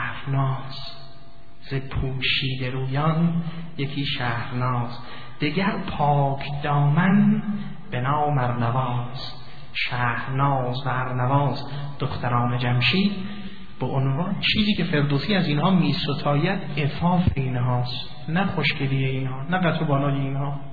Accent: Iran; به عنوان یک ایرانی این قسمت رو عرض میکنم، به عنوان یک ایرانی مسلمان عرض میکنم

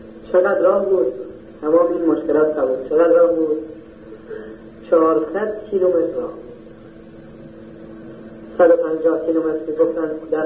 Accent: Iran; ما ایرانی هستیم

